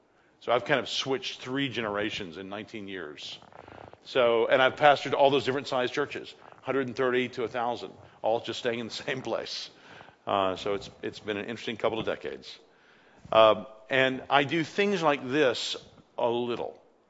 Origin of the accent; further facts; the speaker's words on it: Madisonville, Kentucky, United States; born there; I was born in Madisonville, Kentucky, a small town in western Kentucky. So that's in the southern part of the United States. I was born in 1960.